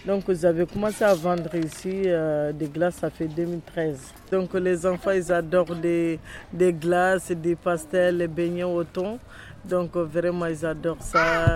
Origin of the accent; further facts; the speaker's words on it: Mali; Donc ça vient de chez nous, au Mali.